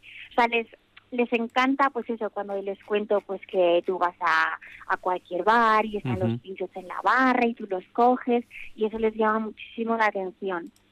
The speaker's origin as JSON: {"language": "Spanish", "town": "Vitoria-Gasteiz", "region": "Basque Country", "country": "Spain", "lives_now": "Singapore", "said": "Sí, gastistarra."}